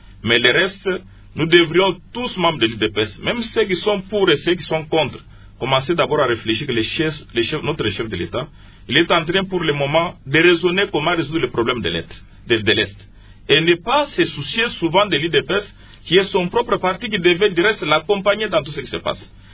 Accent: Kasaï, DR Congo; Je suis de Kassai, bien entendu, mais la question qui concerne l'Est

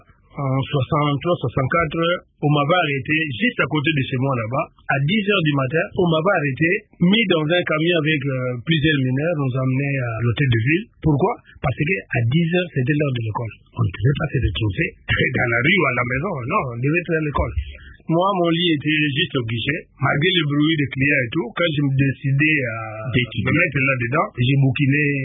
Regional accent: Kinshasa, DR Congo; born there; Barumbo, il n'y avait pas de courant. Il n'y avait pas d'eau courante non plus dans les parcelles.

